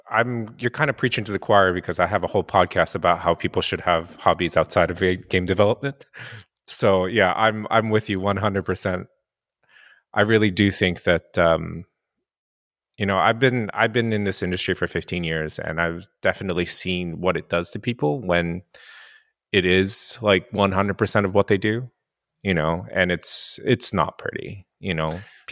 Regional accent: Japan; now in United States; You know, growing up in Japan, like their butchery is much more, like, you eat organs and it's not weird, you know.

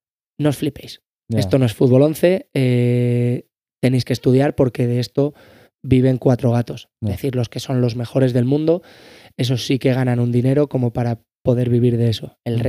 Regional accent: Manzanares, Castilla-La Mancha, Spain; yo por ejemplo, de donde vengo, de Manzanares

